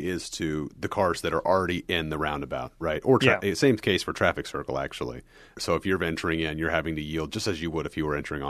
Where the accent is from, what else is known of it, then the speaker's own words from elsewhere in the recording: Kansas City, United States; I grew up in the Kansas City area